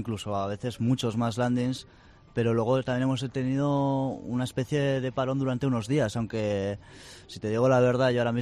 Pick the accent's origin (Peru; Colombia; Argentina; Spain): Spain; San Esteban, Navarre; Pues yo tengo 19 años. Vengo de donde Esteves, San Esteban, está al norte de Navarra